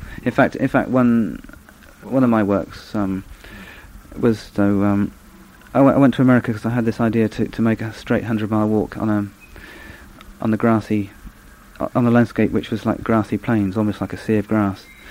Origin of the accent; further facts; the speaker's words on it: England, United Kingdom; being English and being British, having these sort of great national parks